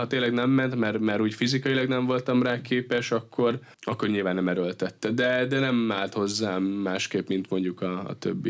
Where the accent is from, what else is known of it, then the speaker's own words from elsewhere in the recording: Pécs, Baranya, Hungary; Ott én Pécsnek kertváros, így hívják azt a részt, kertváros, ott nőttem föl, ráadásul az közel volt az uszoda